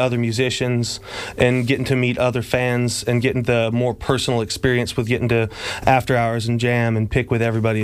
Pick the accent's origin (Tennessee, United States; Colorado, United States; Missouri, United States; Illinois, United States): Tennessee, United States; Gatlinburg; We're from Gatlinburg, Tennessee.